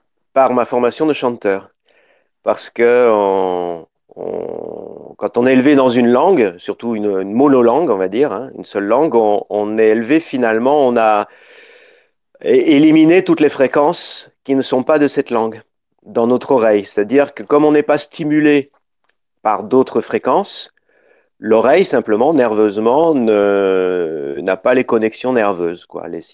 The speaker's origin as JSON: {"language": "French", "town": "Paris", "region": "Île-de-France", "country": "France", "said": "moi je viens de Paris, je viens du nord de la France, et je viens de Paris"}